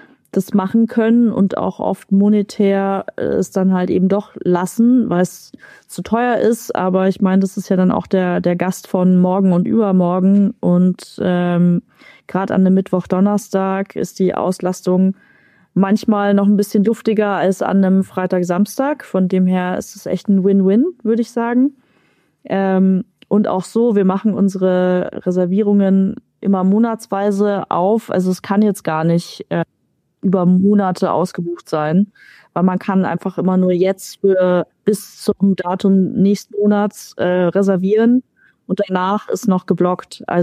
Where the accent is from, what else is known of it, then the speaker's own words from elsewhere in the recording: Munich, Bavaria, Germany; ich bin Münchnerin